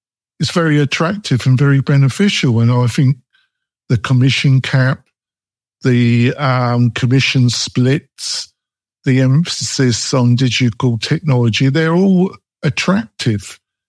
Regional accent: England, United Kingdom; I needed to explain that I'm English and what the situation in the UK is

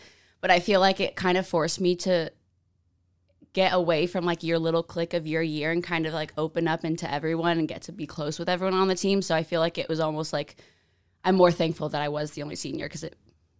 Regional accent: San Diego, California, United States; now in Boise, United States; So I'm from San Diego, California. I went to Mount Carmel High School. I was on their dance team there.

